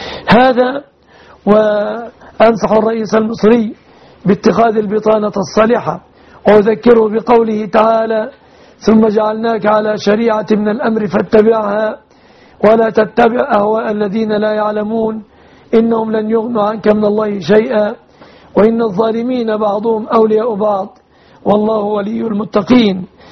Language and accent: Arabic; Egypt; بلادنا مصر